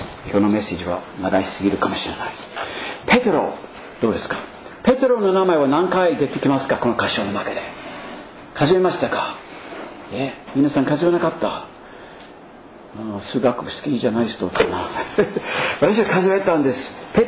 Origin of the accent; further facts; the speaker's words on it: Maine, United States; Japanese is a second language; 私のふるさとアメリカのメイン州などブルーベリーいっぱいできるところで